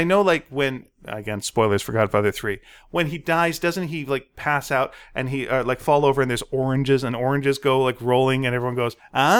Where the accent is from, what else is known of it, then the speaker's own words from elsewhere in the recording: Canada; We are Canadian and we're sorry.